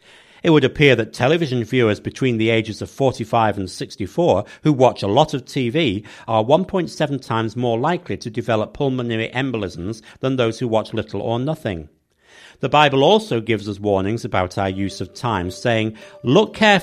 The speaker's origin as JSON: {"language": "English", "region": "England", "country": "United Kingdom", "tie": "born or raised there", "said": "Growing up in England in the 1970s"}